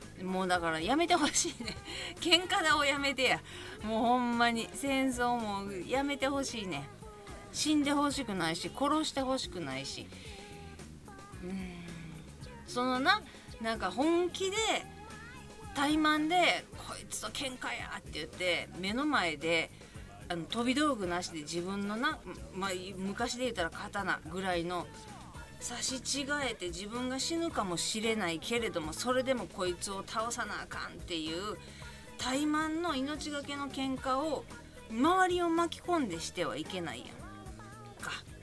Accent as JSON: {"language": "Japanese", "region": "Kansai", "country": "Japan", "said": "関西人やからなんかおもろい漫才知ってんのかみたいな感じでふっかけてきやがって"}